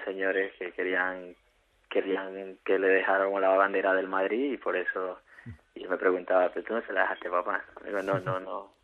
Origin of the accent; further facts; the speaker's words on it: Ecuador; now in Navarre, Spain; Yo soy de Ecuador y vivo aquí en Navarra 12 años, que llevo 12 años vivo aquí en Navarra, sí.